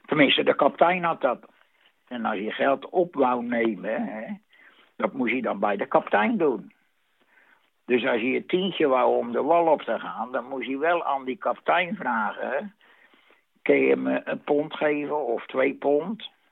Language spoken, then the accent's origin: Dutch; Vlaardingen, South Holland, Netherlands; Want ik kom uit Vlaardingen, dat is officieel. En dat is in Haringstad.